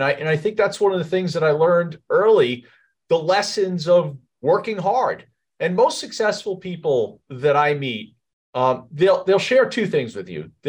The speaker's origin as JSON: {"language": "English", "town": "Valley Stream", "region": "New York", "country": "United States", "tie": "born or raised there", "said": "I grew up in Valley Stream, Long Island. We had a very modest upbringing. I went to Chaminade High School on Long Island."}